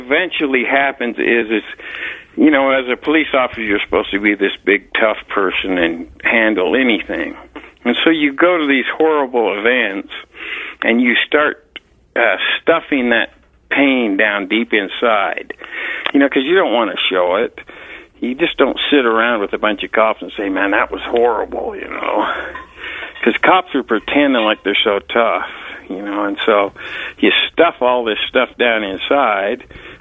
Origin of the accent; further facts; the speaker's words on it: Salt Lake City, Utah, United States; Well, I grew up in Salt Lake City, Utah, but when I graduated high school, I went down to Green River, Utah